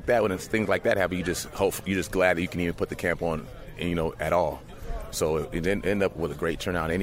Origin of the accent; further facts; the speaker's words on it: Stockton, California, United States; And so I was raised in Stockton, and so that's in the valley, and it's always pretty hot out there in the summer, so I'm kind of used to it.